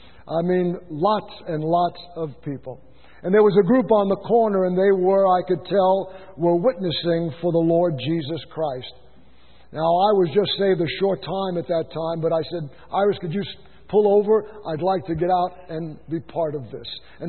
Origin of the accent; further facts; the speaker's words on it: New York, United States; Interesting, growing up in New York as a half-Jew, half-Italian, I can remember a freshman baseball.